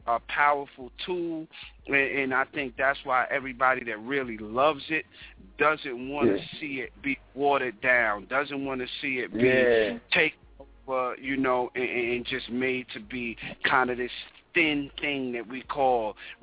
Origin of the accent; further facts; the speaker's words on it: Hempstead, New York, United States; I'm a New York dude. I'm Hempstead. I'm not far from Queens.